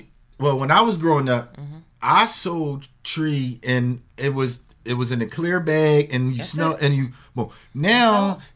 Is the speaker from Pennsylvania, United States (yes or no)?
yes; Philadelphia, Pennsylvania, United States; I'm from Nice Town.